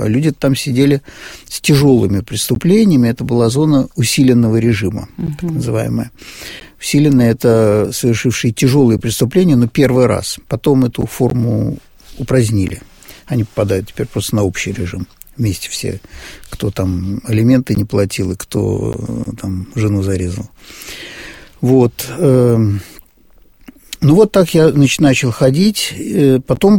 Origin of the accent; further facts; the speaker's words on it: Saint Petersburg, Russia; Да, мы были из Петербурга